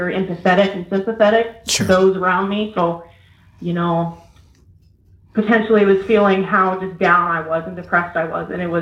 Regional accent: Kansas City, Missouri, United States; I'm from Kansas City.

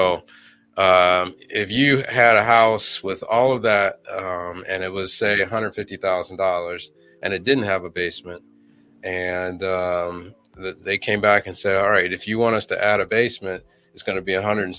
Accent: Florida, United States; because I'm from Florida and I have learned the value of having a garage when the winter hits.

